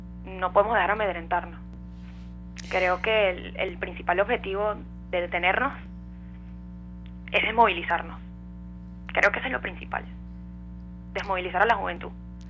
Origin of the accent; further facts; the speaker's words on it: Venezuela; como ciudadanos, como venezolanos, como mujeres.